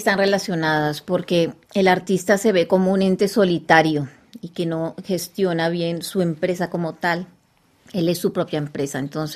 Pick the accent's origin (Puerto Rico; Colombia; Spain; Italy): Colombia; now in Paris, France; yo soy colombiana